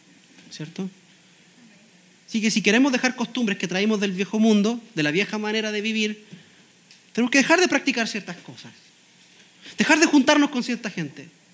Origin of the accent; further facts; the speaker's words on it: Chile; now in Costa Rica; Como ciudadano que soy de Chile, claro, hay ciertas cosas que yo no puedo hacer.